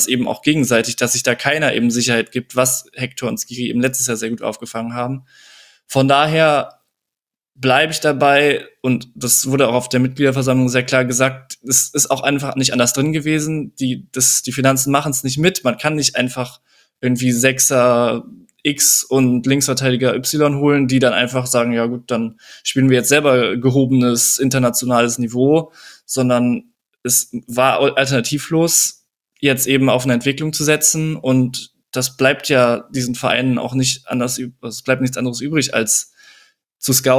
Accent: Cologne, North Rhine-Westphalia, Germany; Auch den kennt man ja als Kölner so ein bisschen besser.

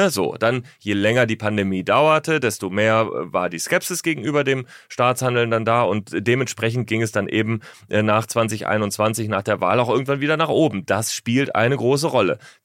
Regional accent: Northern Germany, Germany; Ich komme ja aus Norddeutschland.

